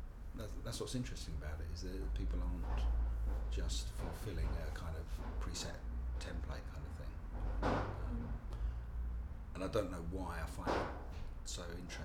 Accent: London, United Kingdom; I'm a complete London, really. I mean, all my family from London. I was born in London, live in London, always worked in London, and like I said, I worked for a long time, 20 years or something in central London, and I love it.

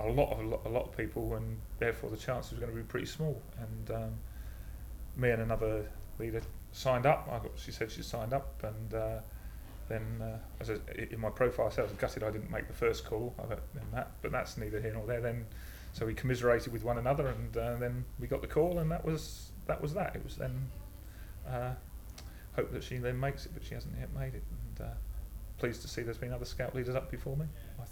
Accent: South East England, United Kingdom; I'm 48, and I come from Tindrick in Buckinghamshire.

